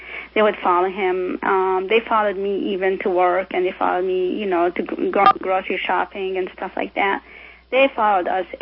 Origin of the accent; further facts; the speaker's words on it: United States; born there; Actually, I was born in the United States